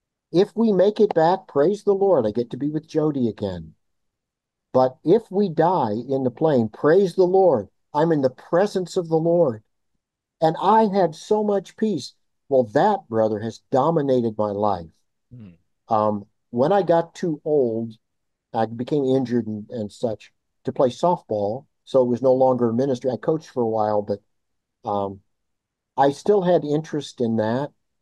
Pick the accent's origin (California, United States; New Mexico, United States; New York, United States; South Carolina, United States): California, United States; also born or lived in St. Joseph, Illinois; I was a transplant. I became a Vikings fan when I grew up in California.